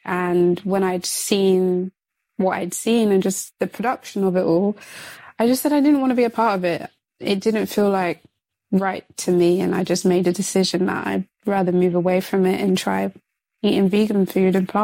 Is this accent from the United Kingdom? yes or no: yes; London, United Kingdom; I'm from London.